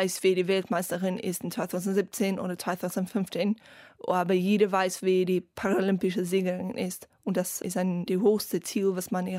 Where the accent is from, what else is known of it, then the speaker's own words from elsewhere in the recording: South Africa; German is a second language; weil er weiß, ich komme aus Südafrika und wir haben oft so die wilden Tiere und so.